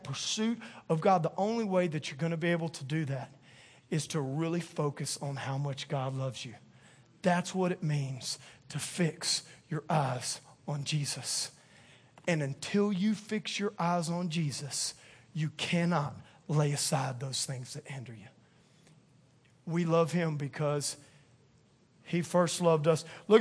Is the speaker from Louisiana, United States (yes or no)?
yes; Louisiana, United States; That's if I pastored in Boston. Psalm 130. But I'm a Cajun.